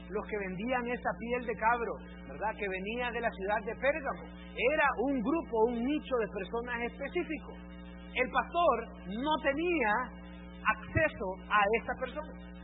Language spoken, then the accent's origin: Spanish; Tegucigalpa, Francisco Morazán, Honduras; la ciudad de Tegucigalpa, de donde soy nativo